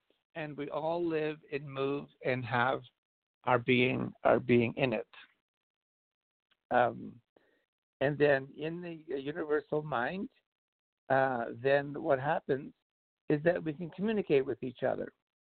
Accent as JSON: {"language": "English", "country": "Canada", "said": "I remember being a Canadian"}